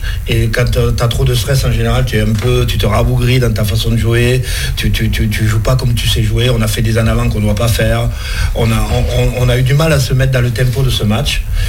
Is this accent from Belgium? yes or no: no; Toulouse, Occitanie, France; Avec les déplacements que je fais pour rentrer chez moi à Toulouse, ouais, souvent et tout